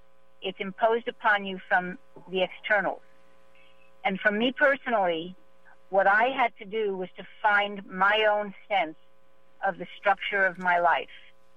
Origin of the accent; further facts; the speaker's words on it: Bronx, New York, United States; Well, we're all from the Bronx.